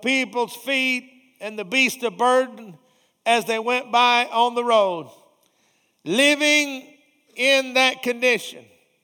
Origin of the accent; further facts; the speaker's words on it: Garland, Texas, United States; Well, just like my next door neighbor, he and I grew up together there in Garland.